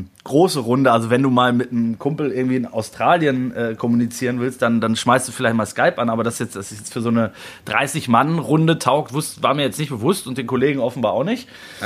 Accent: North Rhine-Westphalia, Germany; Der kommt aus meiner Heimat.

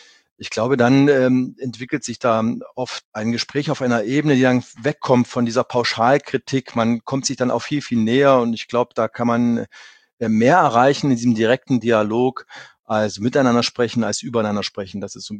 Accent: Saxony, Germany; ich komme ja aus der Lausitz, in der Region zwischen Dresden und der polnischen und tschechischen Grenze

